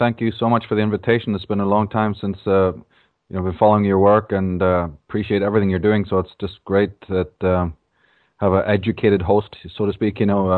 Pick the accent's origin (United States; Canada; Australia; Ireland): Ireland; I'm from Ireland, and I've written on Atlantis, the origins of evil, and astrotheology